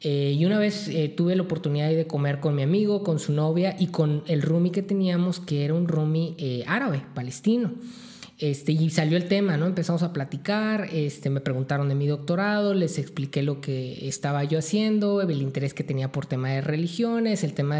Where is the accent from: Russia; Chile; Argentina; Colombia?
Russia; now in Israel; nosotros nos vinimos de Rusia cuando ya existía el Estado de Israel, simplemente porque en nosotros siempre existió este deseo de tener una tierra propia